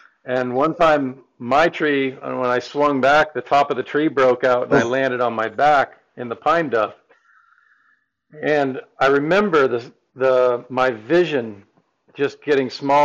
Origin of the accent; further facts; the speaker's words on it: Vermont, United States; And I grew up in Vermont on the banks of a river where it was farmland, and then the pine trees grew up in.